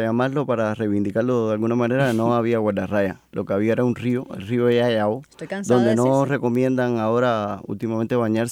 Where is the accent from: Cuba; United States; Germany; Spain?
Cuba; Sancti Spíritus; como le decíamos en Santi Espíritu, de donde yo soy, y donde me están oyendo probablemente ahora